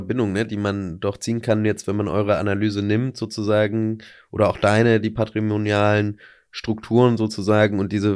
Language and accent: German; Zwickau, Saxony, Germany; ich komme aus Zwickau, aus Ostdeutschland